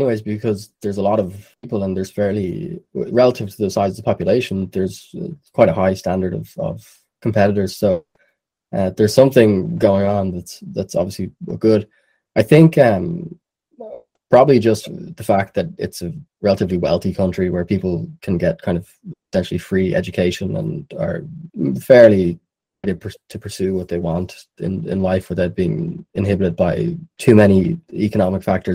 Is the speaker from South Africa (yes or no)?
no; Ireland; born or raised there